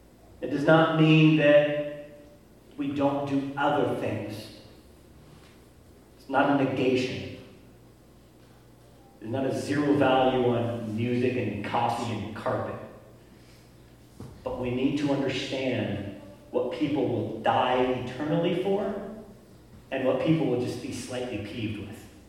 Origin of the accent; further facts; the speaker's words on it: California, United States; moved away as an adult; I'm in a foreign land. I'm from California, but I'm from a brown California. This is a foreign land for me.